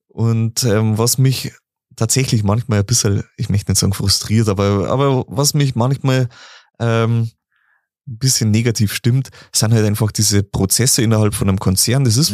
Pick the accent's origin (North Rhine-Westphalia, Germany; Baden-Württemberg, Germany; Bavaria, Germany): Bavaria, Germany; bei uns in Bayern